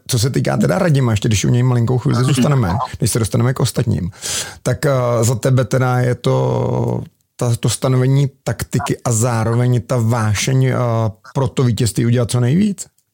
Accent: Plzeň, Plzeň Region, Czechia; já jsem z Plzně, takže pivo

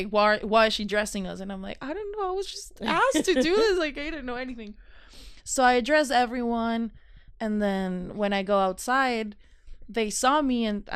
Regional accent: Mexico; I grew up in Mexico

